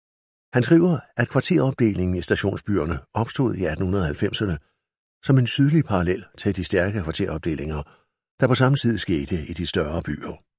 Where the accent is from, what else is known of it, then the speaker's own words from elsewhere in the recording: Bramming, Region of Southern Denmark, Denmark; jeg som 11-12-årig i 1946-47 begyndte at undre mig over samfundet omkring mig i den sydvestjyske stationsby Bramming, hvor jeg voksede op.